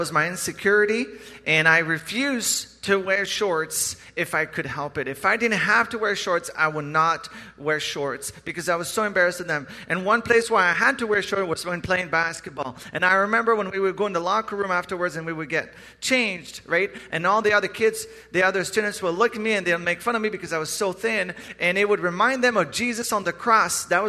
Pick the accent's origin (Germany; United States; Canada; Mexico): Canada; Quebec; Growing up, I grew up in Quebec